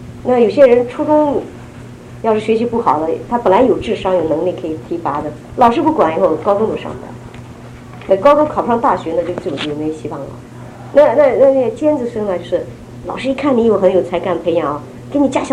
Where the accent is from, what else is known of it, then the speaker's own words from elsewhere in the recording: China; 有时候我也生气，我是大陆人，我也生气。